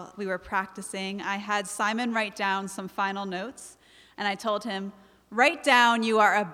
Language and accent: English; New Jersey, United States; accent: Jersey; because in that moment, my Jersey accent came out